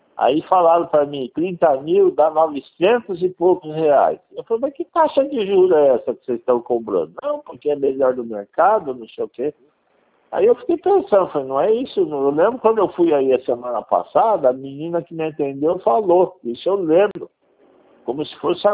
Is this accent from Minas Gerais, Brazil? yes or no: yes; Minas Gerais, Brazil; eu sou de Minas, mas é que eu não estou em casa.